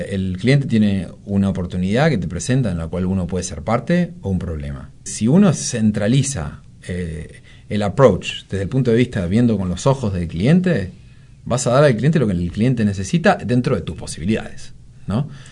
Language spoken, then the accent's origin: Spanish; Argentina; dado que soy argentino, tengo que estar siempre con argentinos.